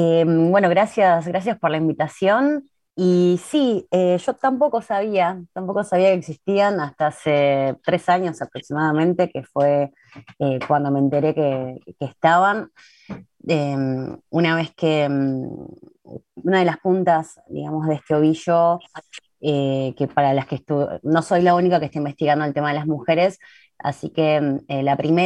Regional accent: Río Gallegos, Santa Cruz, Argentina

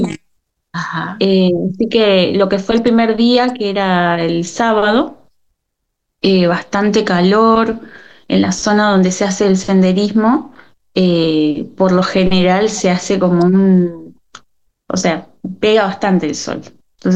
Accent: Trelew, Chubut, Argentina; now in Camarones, Argentina; Sí, hoy me encuentro en Camarones. Bueno, yo vivo acá hace 11 años. Y, así que soy de Trelew. Así que estoy acá hace ya bastante tiempo.

